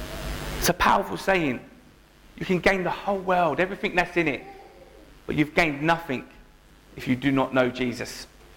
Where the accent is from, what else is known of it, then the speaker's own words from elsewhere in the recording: London, United Kingdom; Now, as humans, where I grew up in London, there's a saying, there's no such thing as a free gift.